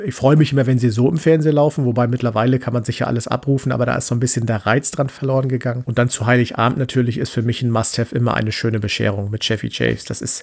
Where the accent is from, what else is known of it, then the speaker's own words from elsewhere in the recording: Northern Germany, Germany; Ich komme ja aus dem Norden, da lag auch Schnee